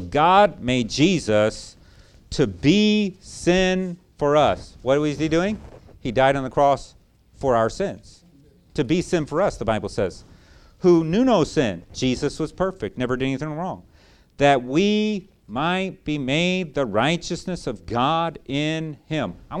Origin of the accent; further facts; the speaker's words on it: Chicago, Illinois, United States; now in South Carolina, United States; I come from Chicago. Some of you know that I don't have the South Carolina accent. And so I've been outed that way. I'm a Chicago boy by nature. That's where I grew up in.